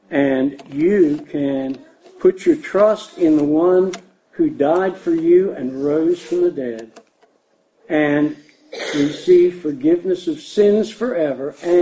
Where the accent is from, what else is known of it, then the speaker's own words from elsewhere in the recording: Pittsburgh, Pennsylvania, United States; I grew up in the Pittsburgh area in Pennsylvania, and I could tell you stories about the dirt and stuff from Pittsburgh.